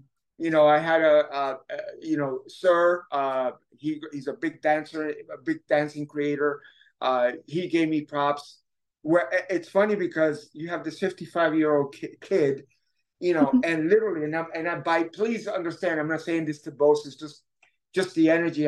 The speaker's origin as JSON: {"language": "English", "town": "Bronx", "region": "New York", "country": "United States", "tie": "born or raised there", "said": "I was brought up in the Bronx in the 70s, right? So you may take the kid out of the city, but the city will always be in the kid."}